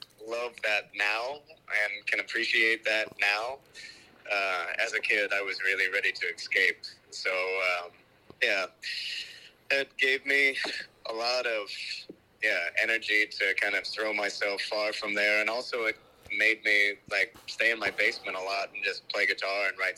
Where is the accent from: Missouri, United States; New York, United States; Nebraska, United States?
Missouri, United States; Ste. Genevieve; growing up in St. Genevieve, Missouri, there's like 4,000 people, and you just can't escape your shadow.